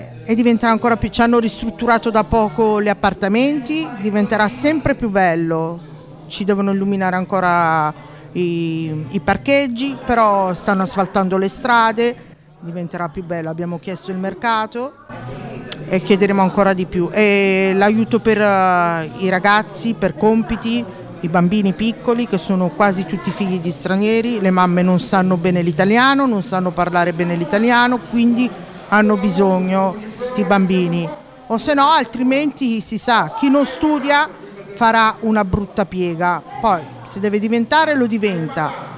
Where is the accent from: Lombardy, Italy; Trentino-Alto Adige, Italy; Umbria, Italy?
Lombardy, Italy; Milan; sono nata a Milano, sono milanese pura, origine napoletana, e vivo in questo quartiere da 18 anni, il comune mi ha assegnato l'appartamento qua, ma io arrivo da Quartoggiaro, dove sono nata lì, un posto favoloso